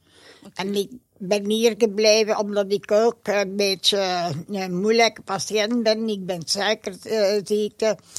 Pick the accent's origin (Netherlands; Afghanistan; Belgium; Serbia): Belgium; Steenokkerzeel, Flanders; now in Berchem, Belgium; Ik ben van Sint-Okkerzeel.